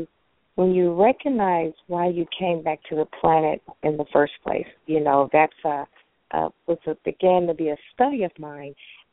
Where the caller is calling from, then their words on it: Texas, United States; I'm calling from Texas.